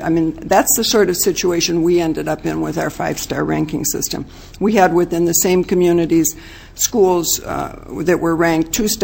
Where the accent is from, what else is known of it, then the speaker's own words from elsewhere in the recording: Minnesota, United States; And as some a Minnesotan, if I wanted to understand the fairness of that comparison better